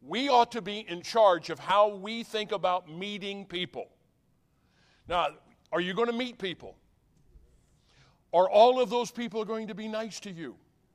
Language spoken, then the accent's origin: English; Illinois, United States; We grew up in Illinois. I think everybody knows that. That's my family roots.